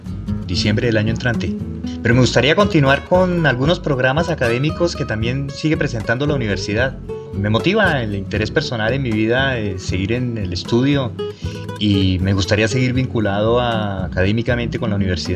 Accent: Colombia; moved away as an adult; now in Argentina; uno sigue siendo colombiano, toda su historia familiar y histórica en sí, en todo, es de Colombia.

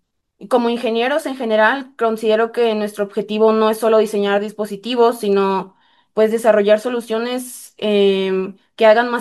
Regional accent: Tamaulipas, Mexico; por lo menos yo que vengo de Tamaulipas, hemos pasado por temporadas de sequías muy fuertes.

